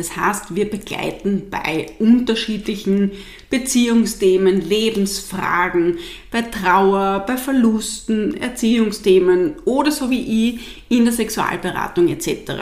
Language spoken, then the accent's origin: German; Austria; Das Wort per se Coach ist aber bei uns in Österreich keine geschützte Berufsbezeichnung.